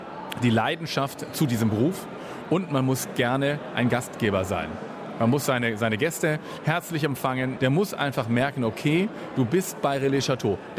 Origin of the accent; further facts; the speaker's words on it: Schleswig-Holstein, Germany; also born or lived in Baden-Württemberg; Ich bin aus Schleswig-Holstein weggegangen und war in Baden-Württemberg lange Zeit